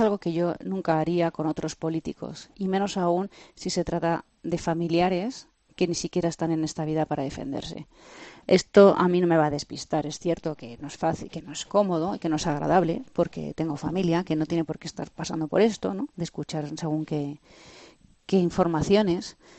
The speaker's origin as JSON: {"language": "Spanish", "region": "Community of Madrid", "country": "Spain", "said": "porque los madrileños, ante todo, somos españoles."}